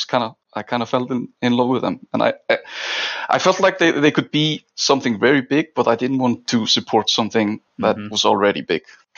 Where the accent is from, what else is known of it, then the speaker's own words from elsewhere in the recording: Iceland; I'm from Iceland.